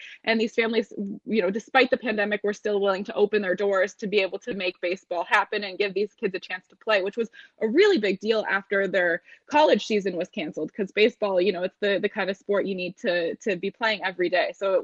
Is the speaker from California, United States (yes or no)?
no; Florida, United States; I am actually from the Tampa Bay area